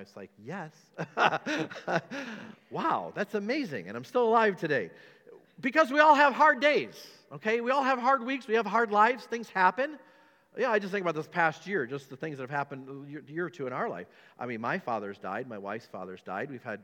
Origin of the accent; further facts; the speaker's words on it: United States; Well, you know, I'm an American, and I deserve.